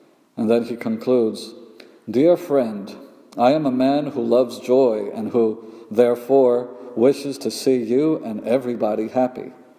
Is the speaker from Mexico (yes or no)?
yes; Mexico; I grew up in Mexico, a third world nation